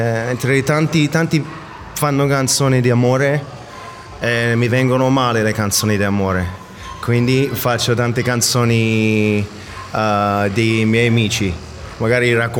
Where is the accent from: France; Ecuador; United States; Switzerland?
United States; now in Perugia, Italy; vengo dall'America, ma sono venuto tanti anni fa a vivere a Perugia